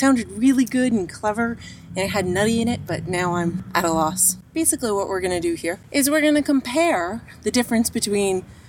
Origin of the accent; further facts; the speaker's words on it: United States; now in Canada; because I am an American living in Canada, and I've adopted a few new cultures